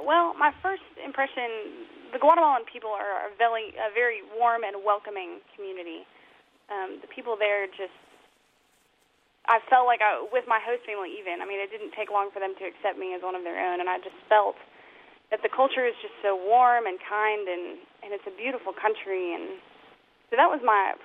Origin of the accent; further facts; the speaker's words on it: Dallas, Texas, United States; I grew up in Dallas, Texas.